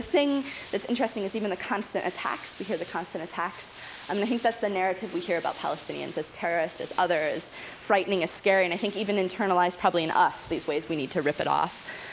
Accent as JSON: {"language": "English", "country": "United States", "said": "I felt as an American, a U.S. citizen, as a white person, as someone from the outside coming in with my very shaky Arabic"}